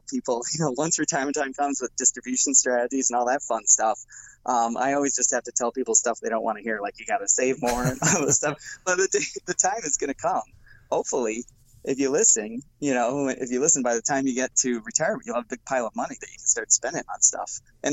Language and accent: English; Milwaukee, Wisconsin, United States; I'm from Milwaukee. You know, I love that beer.